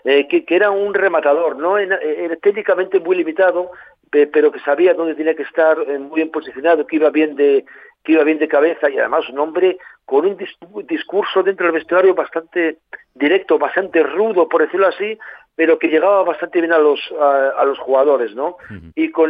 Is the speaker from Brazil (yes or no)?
no; Dortmund, North Rhine-Westphalia, Germany; Además es de una ciudad cercana a la mía, yo soy natural de Dortmund